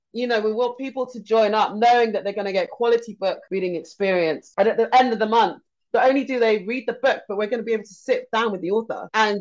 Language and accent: English; London, United Kingdom; I wasn't born in London, but I grew up in London.